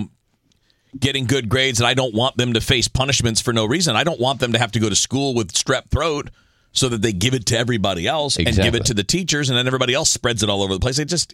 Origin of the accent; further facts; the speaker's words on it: Eastern time zone, United States; Well, they do, but I grew up in the Eastern time zone, but the news was 5 and 6.